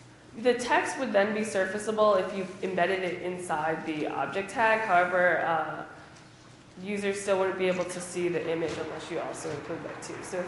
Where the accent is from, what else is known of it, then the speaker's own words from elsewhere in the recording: New Jersey, United States; my home state of New Jersey